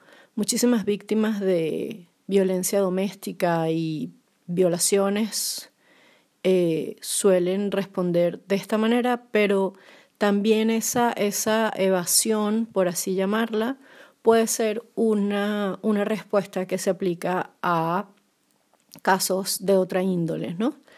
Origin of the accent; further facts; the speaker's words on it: Venezuela; also born or lived in Brazil; en mi caso personal como venezolana y que viví en dos ocasiones situaciones de represión y de muchísima tensión política y social en mi país.